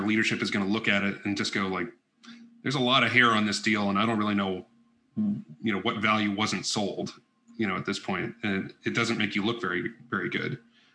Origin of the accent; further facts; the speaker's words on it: Indiana, United States; You know, like, I'm from Indiana, man.